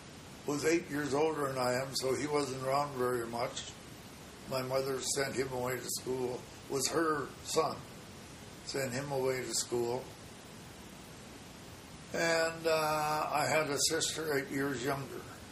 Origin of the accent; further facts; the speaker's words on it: Breckenridge, Minnesota, United States; also born or lived in Leeds, North Dakota / Moorhead, Minnesota / Doran, Minnesota; I was born in Leeds, North Dakota. I grew up at least till first grade in North Dakota. I went to first and second grade in Moorhead, Minnesota.